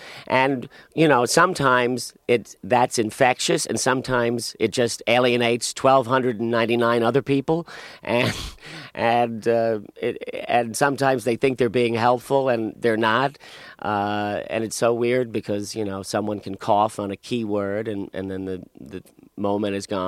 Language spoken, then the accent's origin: English; Bayonne, New Jersey, United States; Yeah, I'm from Bayonne.